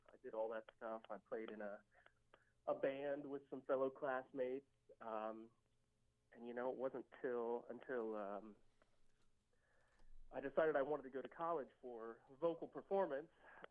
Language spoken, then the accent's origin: English; Sidney, Ohio, United States; I grew up in Sidney, Ohio, which is about 45 minutes north of Dayton, Ohio